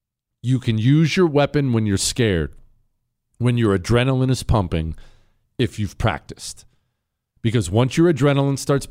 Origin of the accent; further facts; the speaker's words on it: Montana, United States; I grew up in Montana